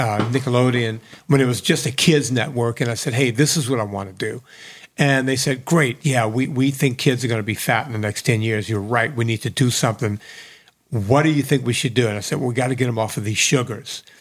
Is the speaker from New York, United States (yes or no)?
no; New Orleans, Louisiana, United States; moved away; I'm from the New Orleans area, and we knew each other. And when I first moved out here, I couldn't get anything rolling.